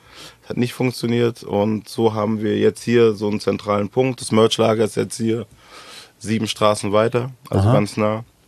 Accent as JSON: {"language": "German", "town": "Frankfurt", "region": "Hesse", "country": "Germany", "tie": "born or raised there", "said": "Frankfurt ist mein Leben, ist meine Heimat, ist mein Ein und Alles. Ich kann mir sehr, sehr, sehr, sehr schlecht vorstellen, hier nicht zu wohnen"}